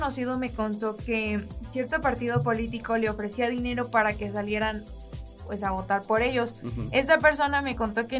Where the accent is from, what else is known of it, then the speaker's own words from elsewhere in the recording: Mexico; La INE es algo que nos identifica a nosotros como mayores de edad, como mexicanos mayores de edad